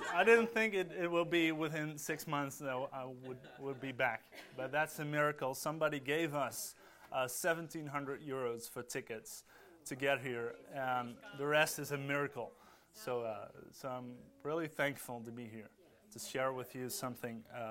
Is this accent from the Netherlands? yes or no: yes; Netherlands; English is a second language; You probably, not everybody knows me, but I'm from the Netherlands.